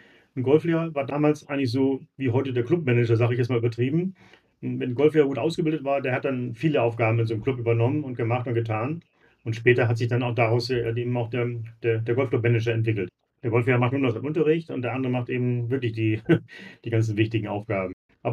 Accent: Hittfeld, Lower Saxony, Germany; ich komme aus Hamburg, Hittfeld, das ist bei Harburg, also im Süden von Hamburg.

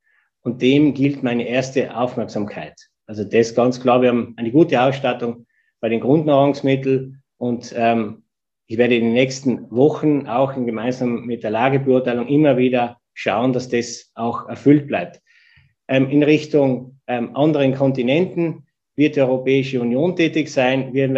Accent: Tyrol, Austria; Und als Tiroler, nicht nur als Tiroler

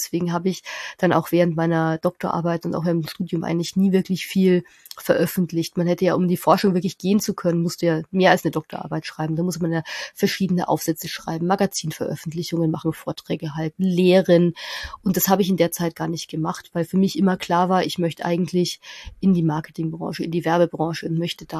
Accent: Bavaria, Germany; ich komme aus der Nähe von Nürnberg, fünf Häuser im Wald und da hört die Straße auf.

